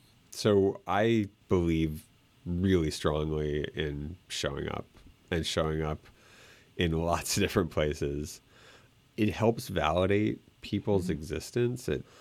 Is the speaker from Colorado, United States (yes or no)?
yes; Boulder, Colorado, United States; I grew up in Boulder, Colorado. I went to high school there.